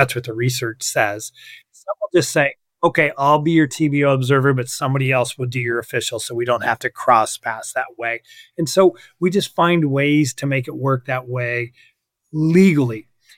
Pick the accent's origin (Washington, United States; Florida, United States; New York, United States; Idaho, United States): Washington, United States; In my home state of Washington, you are required to do Danielson-Marzano or the University of Washington model.